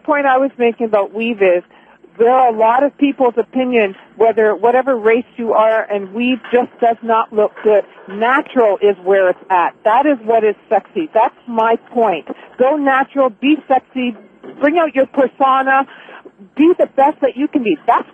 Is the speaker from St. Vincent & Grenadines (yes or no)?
no; Canada; No, I'm Canadian. I'm calling from Canada.